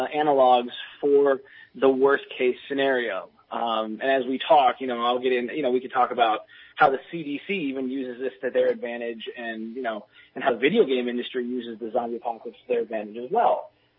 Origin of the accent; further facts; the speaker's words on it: Montana, United States; I'm from Montana.